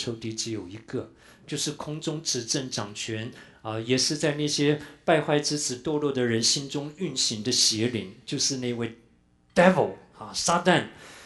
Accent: Taiwan; 我自己在台湾长大，从来没那样子被冻过的哈

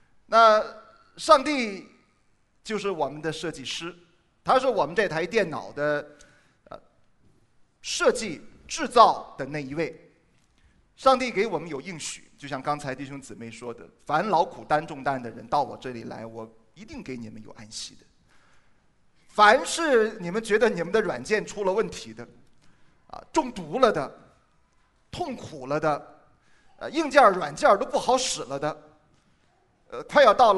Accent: Yantai, Shandong, China; 我也是山东人，啊，我是山东烟台人啊，有没有老乡啊？

